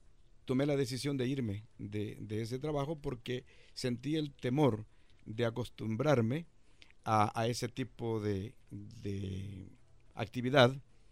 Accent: El Salvador; moved away; Yo llegué de El Salvador en 1981, en medio del enorme conflicto que teníamos en El Salvador desde 1980 hasta 1992.

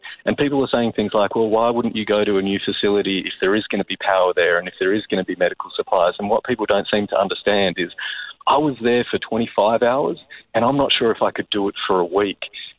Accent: Australia

